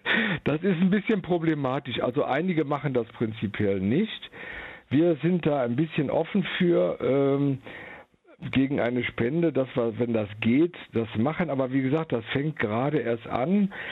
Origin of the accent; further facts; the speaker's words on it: Hattingen, North Rhine-Westphalia, Germany; und wollte die Idee nach meiner Heimatstadt Hattingen bringen.